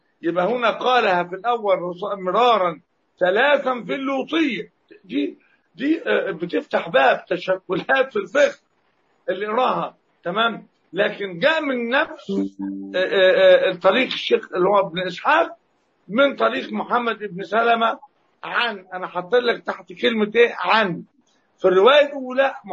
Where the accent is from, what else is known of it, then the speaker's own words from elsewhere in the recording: Egypt; accent: Egyptian; يعني اللفظه بقى بلهجتنا المصريه يقول لك البجاحه في الكلام